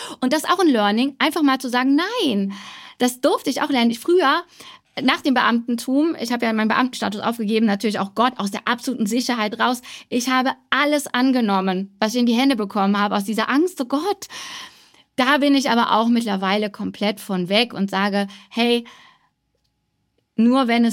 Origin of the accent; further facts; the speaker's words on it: North Rhine-Westphalia, Germany; ich komme ja aus NRW